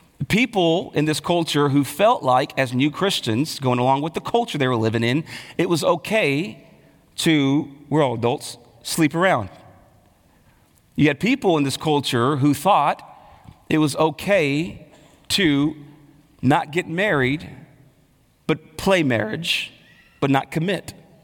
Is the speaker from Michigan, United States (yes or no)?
no; Texas, United States; And so I was raised in Texas, and this is like in Texas, everybody, you know, if it was up to my family, I would have been married at 18 with four kids, right?